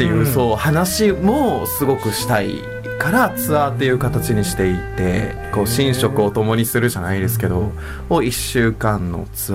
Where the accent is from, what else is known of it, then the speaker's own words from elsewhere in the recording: Kanagawa, Japan; そうなんです、あのずっと神奈川県生まれ神奈川県育ちで、で神奈川東京以外には住んだことなかったんですけど